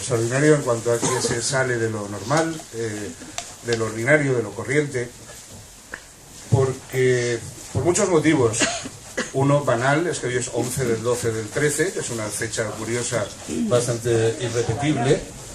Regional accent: Valencian Community, Spain; no, yo soy valenciano como ellos

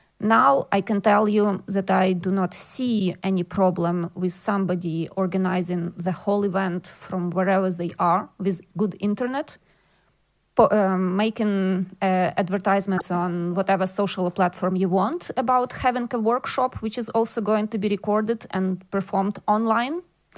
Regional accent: Ukraine; English is a second language; moved away as an adult; now in Israel; I am now relocated from Ukraine in Israel, and I can tell you that if a refugee can think about organizing an educational workshop or something for other Ukrainian refugees in a country very different from her own

